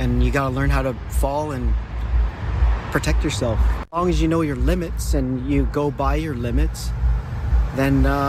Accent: Vancouver, British Columbia, Canada; I'm from Vancouver. And I grew up skateboarding in Vancouver

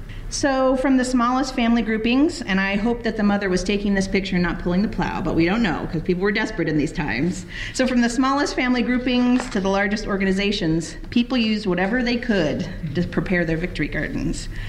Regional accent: Oregon, United States; now in Chicago, United States; So I got that bug very early growing up in Oregon, helping my dad garden. And I moved to Chicago in 94

